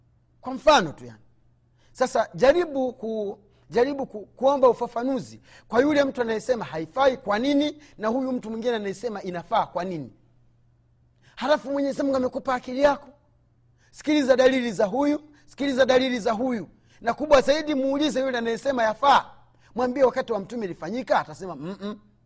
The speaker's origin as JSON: {"language": "Swahili", "country": "Tanzania", "said": "Sana labda kwa kule kwetu atakwambia, kwa kule Tanzania anasema, kwa nini sasa shehe mkuu anafanya?"}